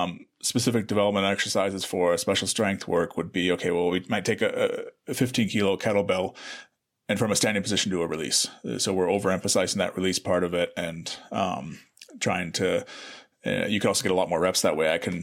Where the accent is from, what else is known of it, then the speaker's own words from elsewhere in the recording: Seattle, Washington, United States; I'm from Seattle, which is right across the border from where he was living.